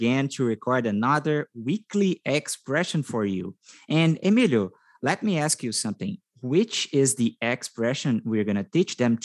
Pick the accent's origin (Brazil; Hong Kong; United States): Brazil; and I am from Brazil.